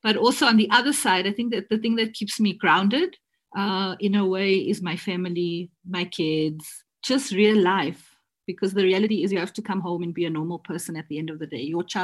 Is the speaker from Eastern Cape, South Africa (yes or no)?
no; Durban, KwaZulu-Natal, South Africa; now in Johannesburg, South Africa; I think being in Johannesburg, and I'm also from Durban